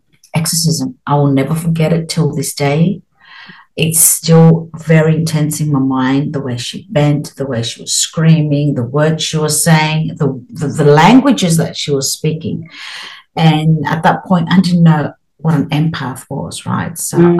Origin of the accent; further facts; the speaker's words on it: Australia; because I was born and brought up in Australia.